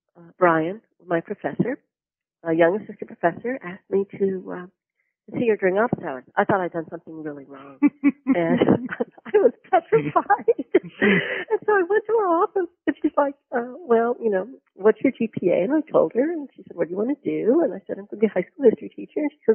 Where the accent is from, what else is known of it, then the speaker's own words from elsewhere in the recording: Florida, United States; And I grew up in Florida.